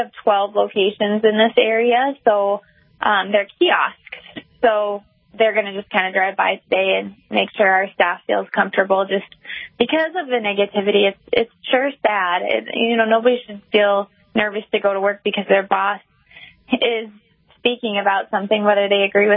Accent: Minnesota, United States; born there; I was born in Minnesota, actually, so I've driven through North Dakota a lot

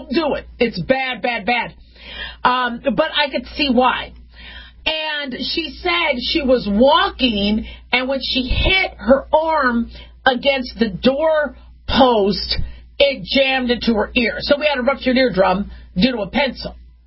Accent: Phoenix, Arizona, United States; also born or lived in Las Vegas; I grew up in Phoenix, Arizona, and Las Vegas

